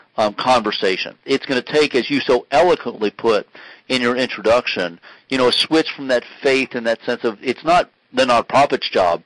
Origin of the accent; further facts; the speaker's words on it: United States; because, gosh darn it, I'm an American.